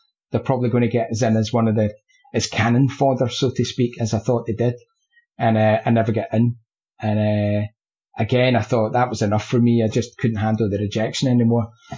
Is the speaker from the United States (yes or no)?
no; Scotland, United Kingdom; And I never, ever considered myself as being a Scottish chef.